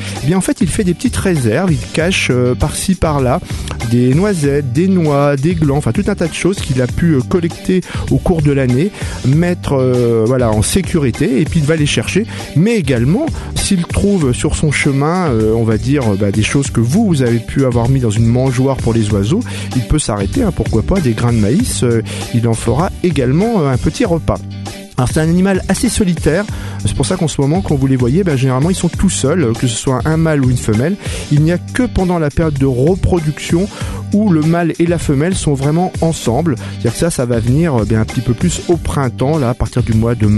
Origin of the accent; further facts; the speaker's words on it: France; puisque chez nous en France et en Europe, eh bien c'est la principale race que l'on va rencontrer